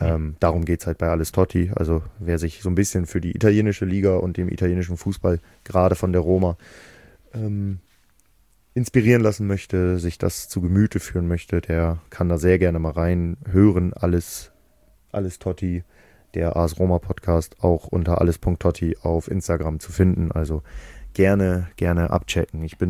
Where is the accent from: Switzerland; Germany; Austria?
Germany; Cuxhaven, Lower Saxony; ein guter alter Freund aus meiner Heimat, aus Cuxhaven